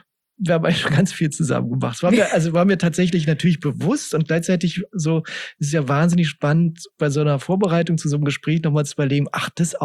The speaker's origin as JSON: {"language": "German", "country": "Germany", "tie": "born or raised there", "said": "ich bin ja im Westend aufgewachsen"}